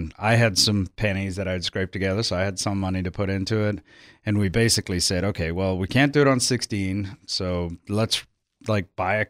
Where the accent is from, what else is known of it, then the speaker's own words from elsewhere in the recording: South Africa; I grew up in South Africa